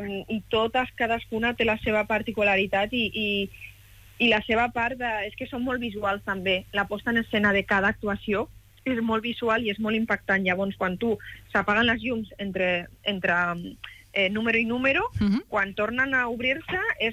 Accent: Tortosa, Catalonia, Spain; born there; Vaig néixer a Tortosa perquè em va tocar, perquè hem tornat un o dos cops amb el circ, però mai he viscut allà.

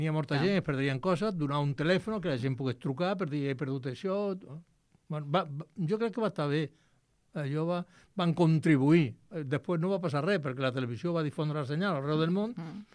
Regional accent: Villanueva de Córdoba, Andalusia, Spain; born there; now in Catalonia, Spain; Jo vaig néixer allà a Villanueva de Córdoba, doncs mira, un català de Córdoba.

